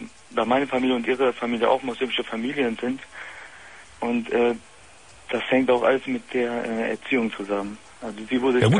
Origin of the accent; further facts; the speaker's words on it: Kassel, Hesse, Germany; Also ich komme aus Kassel.